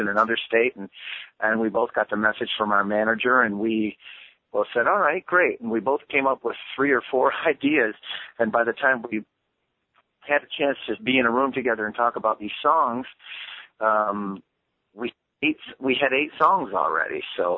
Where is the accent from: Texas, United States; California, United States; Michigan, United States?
Michigan, United States; Lansing; a friend of ours who lives in my hometown of Lansing